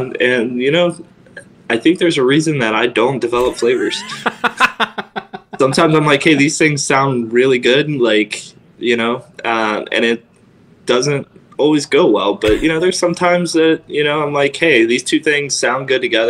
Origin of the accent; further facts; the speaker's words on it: Cincinnati, Ohio, United States; now in Phoenix, United States; You know, I'm from Cincinnati, Ohio. My biological family is 2,000 miles away. Mm-hmm. But I have a family here in Phoenix, Arizona